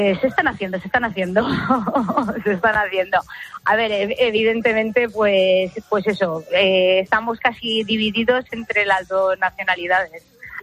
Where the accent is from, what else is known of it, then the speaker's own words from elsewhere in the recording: Spain; A ver, yo como española que soy, con la roja.